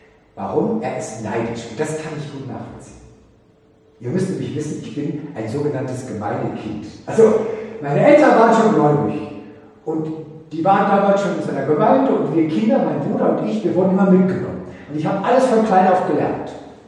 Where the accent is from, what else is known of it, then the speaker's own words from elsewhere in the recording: North Rhine-Westphalia, Germany; ich bin Westi, Entschuldigung, ich oute mich. Ich komme aus dem Ruhrpott.